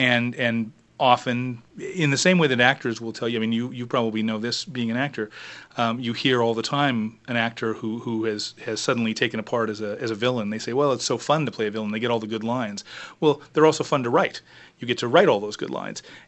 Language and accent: English; United States; Yeah, I'm an American, so I'm an equal opportunity hater.